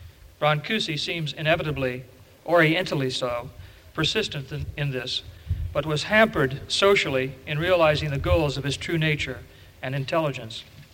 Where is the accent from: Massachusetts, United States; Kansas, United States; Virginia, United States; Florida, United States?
Kansas, United States; But I grew up in Kansas.